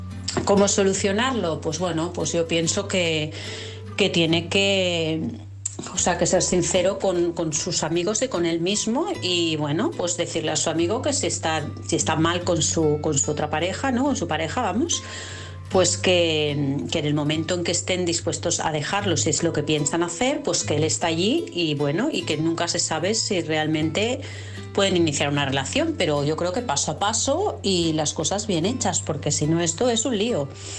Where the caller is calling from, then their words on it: Vilassar, Catalonia, Spain; de Vilassar.